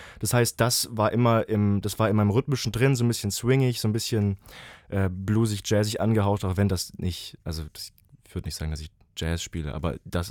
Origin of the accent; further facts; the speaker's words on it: Baden-Württemberg, Germany; ich komme da ja her aus der Ecke, Nähe Freiburg